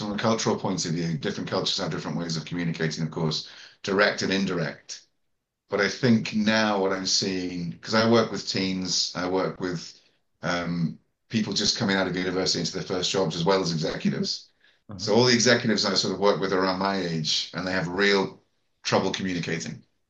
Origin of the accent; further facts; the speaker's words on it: Ireland; moved away as an adult; also born or lived in United Kingdom / Hong Kong / China; I'm usually originally from Ireland. Then I went to the UK. Then I came to Hong Kong. Then I came to China. And now I live between Shanghai and Kazakhstan for business.